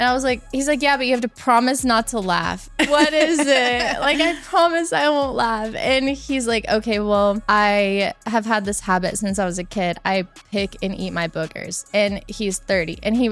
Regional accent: Plant City, Florida, United States; Plant City, Florida.

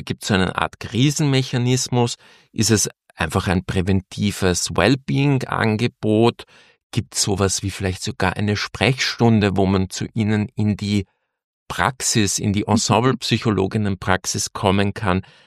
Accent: Vienna, Austria; zum Beispiel in Wien, also meiner Heimatstadt

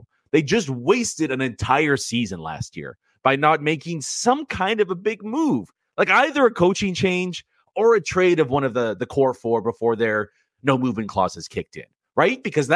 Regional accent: Canada; I'm actually from Canada. I'm Canadian.

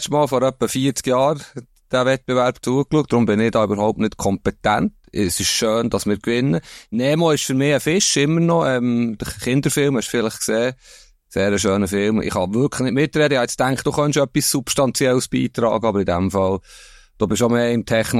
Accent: Bern, Switzerland; ich komme ja aus Bern und bin immer noch recht nach dem Club

